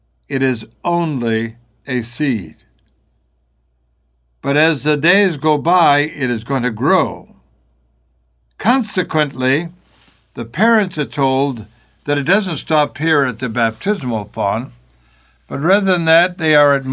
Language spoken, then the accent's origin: English; Maine, United States; I love to go back to my home state of Maine, where we are surrounded by the ocean, with lakes all around us and the mountains. What a beautiful place it was to spend my boyhood.